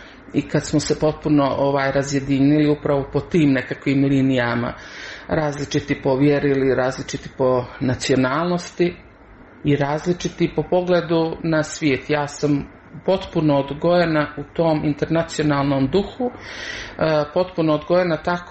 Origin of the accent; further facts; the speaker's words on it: Montenegro; mogla bih se definisati kao nacionalno Crnogorka, ali nisam neko ko je pobožan.